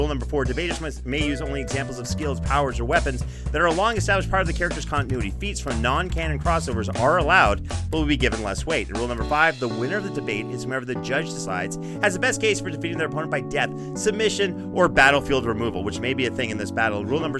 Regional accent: Canada; Listen, as a Canadian, I get this.

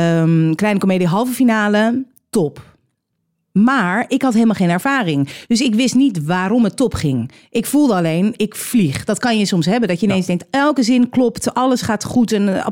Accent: Edam, North Holland, Netherlands; Dat ik uit Edam kom en eigenlijk meer wereldser wilde zijn. Maar dat er in mij toch gewoon een Edams meisje zit.

